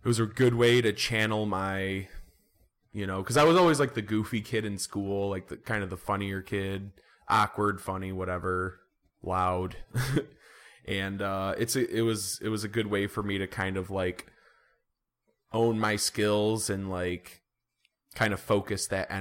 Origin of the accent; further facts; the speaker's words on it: Dearborn, Michigan, United States; I usually tell people if they don't know what Dearborn is, mm-hmm. I'll just be like, "I'm from Detroit,"